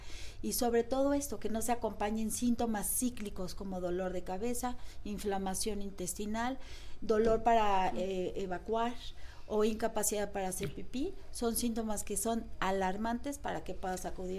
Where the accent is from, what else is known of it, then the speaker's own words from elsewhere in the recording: Mexico; porque soy mexicana y amo mi país